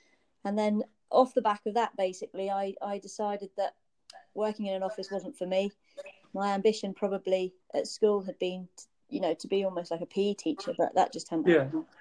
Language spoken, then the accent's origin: English; Jersey; I was born in Jersey and I grew up here